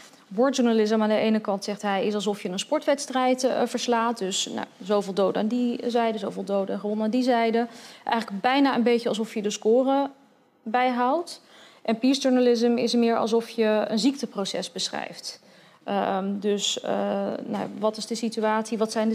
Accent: Netherlands; wij zijn journalisten uit Nederland, mijn cameraman is ook een Nederlander

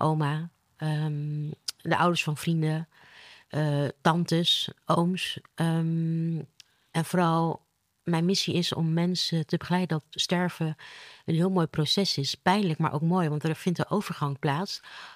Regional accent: Suriname; born there; maar ik ben geboren in Zuid-Amerika. Ik ben geboren in Suriname.

